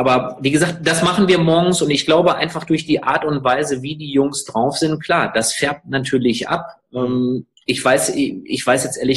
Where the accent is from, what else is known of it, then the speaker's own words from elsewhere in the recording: Bünde, North Rhine-Westphalia, Germany; Irgendwo aus Bünde, und wir sehen uns in Kölle.